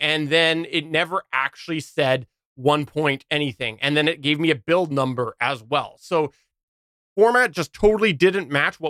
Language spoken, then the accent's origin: English; Canada; that's not just because I'm Canadian.